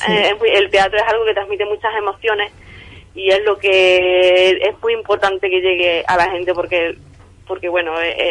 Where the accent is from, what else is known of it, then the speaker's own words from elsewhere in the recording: Villanueva de Córdoba, Andalusia, Spain; las mujeres de mi pueblo Villanueva de Córdoba, en Los Pedroches